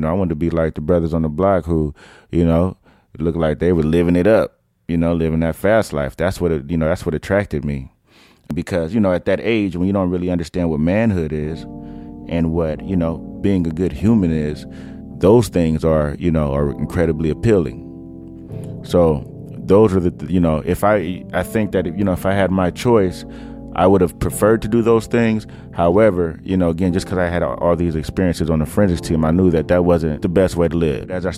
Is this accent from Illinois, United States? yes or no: no; Oakland, California, United States; also born or lived in San Lorenzo; I'm from East Oakland. I moved there when I was about 9 years old from San Lorenzo.